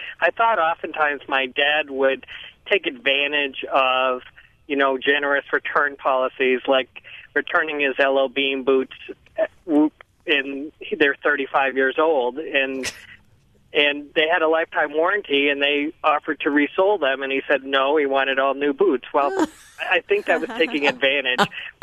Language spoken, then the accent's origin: English; Maine, United States; I grew up in Central Maine, very, very frugal family.